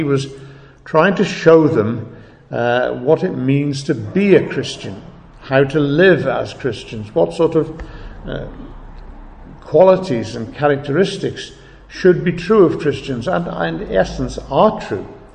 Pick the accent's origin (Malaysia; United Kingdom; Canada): United Kingdom; England; First of all, in English, because we're English and we have the Bible translated into English